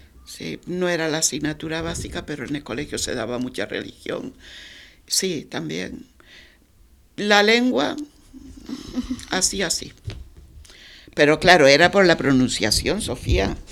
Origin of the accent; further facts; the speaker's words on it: Betancuria, Canary Islands, Spain; born there; Nací en Fuerteventura, en Betancuria, es una de las Islas Canarias, el 21 del 6 de 1947.